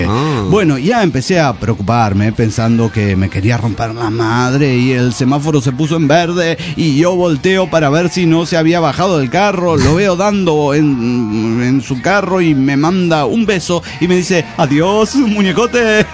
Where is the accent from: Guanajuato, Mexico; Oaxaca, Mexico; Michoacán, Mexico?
Guanajuato, Mexico; León; moved away; cuando vivía en León, en mi tierra, que extraño un chingo. Iba por las calles de mi ciudad natal